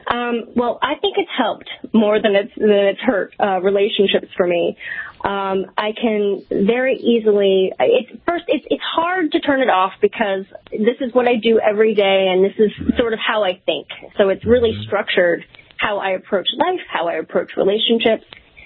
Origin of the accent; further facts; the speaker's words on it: Midwest, United States; I grew up in the Midwest, and so I could find teachers, I could find resources for Western much more than Eastern.